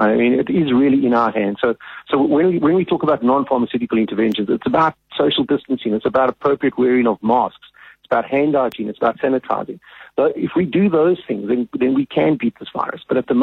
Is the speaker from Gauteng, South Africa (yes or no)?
no; Nelson Mandela Bay, Eastern Cape, South Africa; I come from Nelson Mandela Bay. My mom still lives down there.